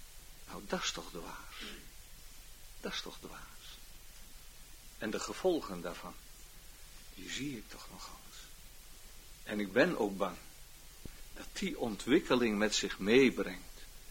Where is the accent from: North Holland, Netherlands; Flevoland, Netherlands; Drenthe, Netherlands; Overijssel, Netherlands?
Flevoland, Netherlands; Urk; moved away; Ik ben 18 jaar van Urk weg geweest.